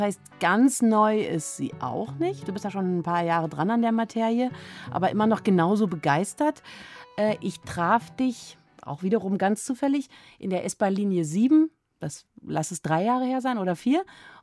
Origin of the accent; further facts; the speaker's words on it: Berlin, Germany; es ist mir in meiner Heimatstadt Berlin etwas aufgefallen